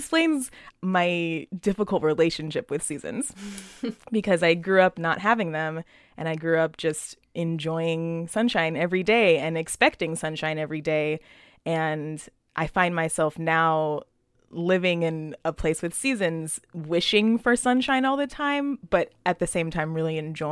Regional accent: Los Angeles, California, United States; I was born in Hollywood. I grew up in Los Angeles, like right in the middle of the city. I had family in the South, and so we would go and visit my grandparents in New Orleans every year

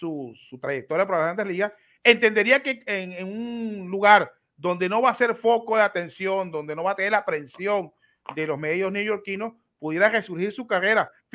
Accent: Venezuela; yo soy de Venezuela

